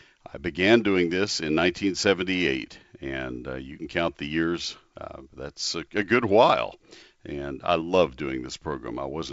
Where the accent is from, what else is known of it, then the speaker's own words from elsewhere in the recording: Texas, United States; And then came back to Texas. I grew up in Texas